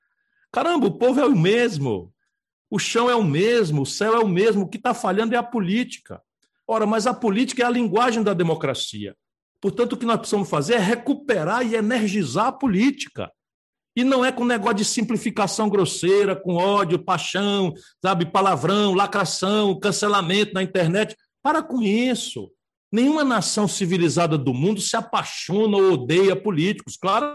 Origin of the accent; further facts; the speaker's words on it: Brazil; que eu suplico como brasileiro a todos os meus irmãos dessa grande nação